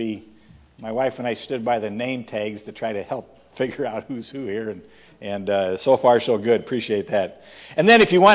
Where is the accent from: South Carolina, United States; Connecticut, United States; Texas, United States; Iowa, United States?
Iowa, United States; Allison; So I grew up on a farm in northern Iowa. I'm from Allison, Bristow area, between Waterloo and Mason City.